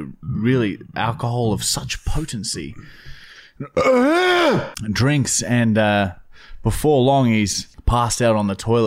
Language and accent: English; Toowoomba, Queensland, Australia; now in Brisbane, Australia; Anyway, so I moved from Toowoomba to Brisbane